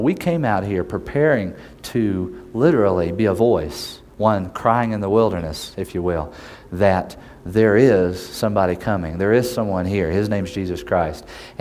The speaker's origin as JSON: {"language": "English", "region": "Oklahoma", "country": "United States", "said": "Me and my wife are from Oklahoma, if my accent has not given itself away."}